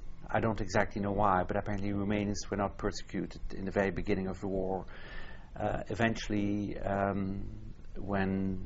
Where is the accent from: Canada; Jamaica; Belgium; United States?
Belgium; I was born in 1936 in Belgium. My parents were Romanian. We were of Jewish origin, we're Jewish.